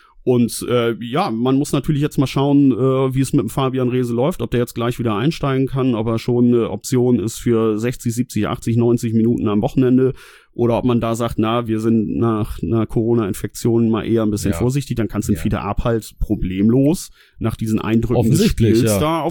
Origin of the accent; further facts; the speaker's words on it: Northern Germany, Germany; Ich wollte gerade irgendwas raushauen, aber ich bin da zu norddeutsch.